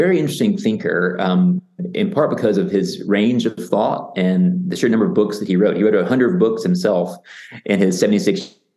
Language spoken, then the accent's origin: English; the South, United States; that really resonate with my own experience of growing up in the South, grappling with big questions.